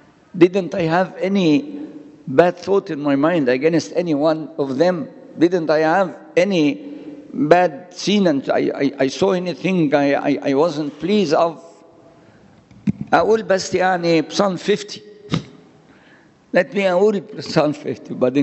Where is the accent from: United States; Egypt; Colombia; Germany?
Egypt; Alexandria, Alexandria Governorate; English is a second language; I'm from Alexandria, Taman. Some of you, or most of you, know that I am an Alexandrian.